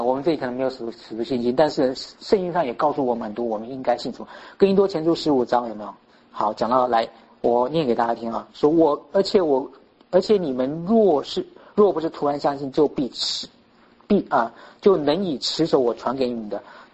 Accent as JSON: {"language": "Chinese", "country": "Taiwan", "said": "就我们都是从台湾来"}